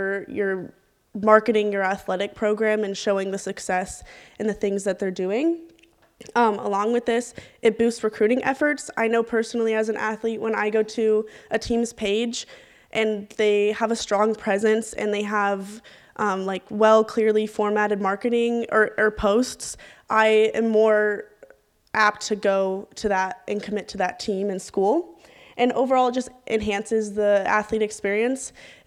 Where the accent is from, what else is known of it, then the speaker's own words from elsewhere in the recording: Denver, Colorado, United States; athlete on the women's soccer team here at Dominican, and I'm also from Denver, Colorado.